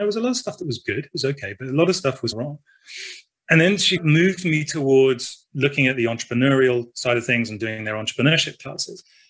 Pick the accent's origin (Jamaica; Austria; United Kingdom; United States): United Kingdom; I'm a Brit